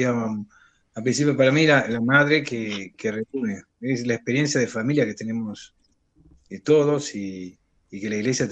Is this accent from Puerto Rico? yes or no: no; Pompeya, Buenos Aires, Argentina; una de mis abuelas de Pompeya, no la Virgen de Pompeya, porque somos de ahí